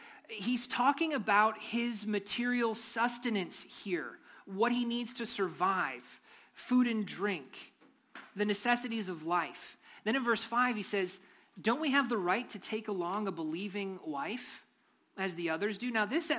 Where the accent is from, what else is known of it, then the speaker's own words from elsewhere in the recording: North Dakota, United States; I mean, I'm from North Dakota.